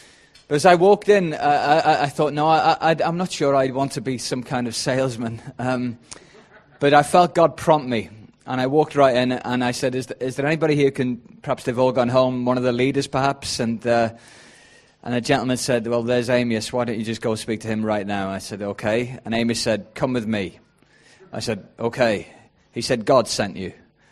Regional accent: Wales, United Kingdom; I'm the guy from Wales

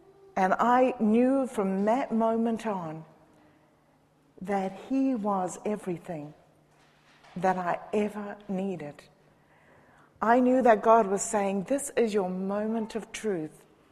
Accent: Samoa; I came from Samoa, you know, in a little grass shack.

